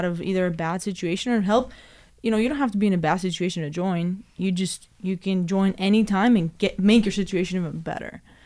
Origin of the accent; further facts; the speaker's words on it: Greece; English is a second language; moved away; that's my entire city in Greece. When I grew up in Greece, you know?